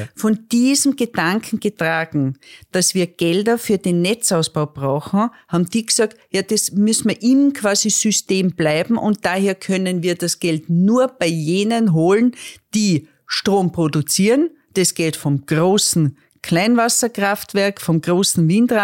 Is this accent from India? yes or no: no; Lower Austria, Austria; wir wollen als Niederösterreicher